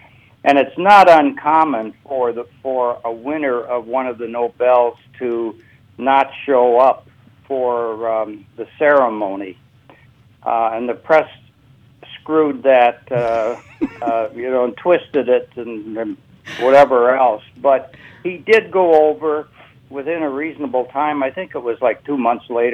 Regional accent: Hibbing, Minnesota, United States; moved away; also born or lived in Duluth; I was born in Minnesota in the town of Duluth, which is in the very north. And it wasn't cold enough in Duluth, so we moved north to Hibbing.

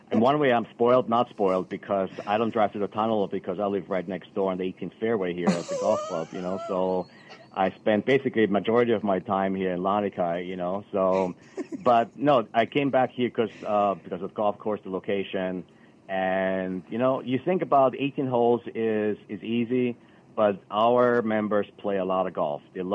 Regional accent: Vienna, Austria; now in United States; so I'm originally from Vienna, Austria, so from the capital there.

